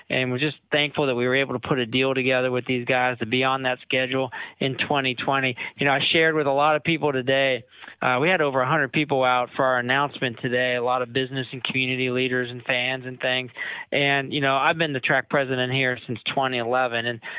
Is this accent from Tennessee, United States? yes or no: no; Ohio, United States; also born or lived in Michigan; And yes, born and raised in Ohio and born and raised a Buckeye.